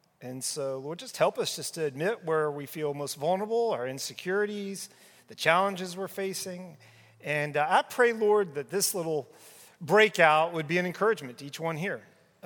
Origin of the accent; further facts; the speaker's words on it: Dallas, Texas, United States; She grew up in Nacogdoches, Texas. I grew up here in Dallas, Texas.